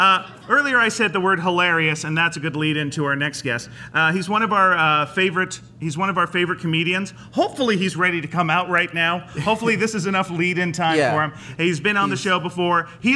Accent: Delta, British Columbia, Canada; And we're both from North Delta.

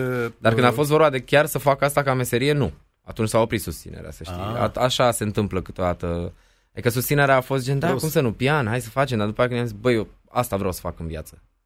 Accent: Alba County, Romania; now in Bucharest, Romania; eram doar unul din Alba care era obsedat cu muzica lui

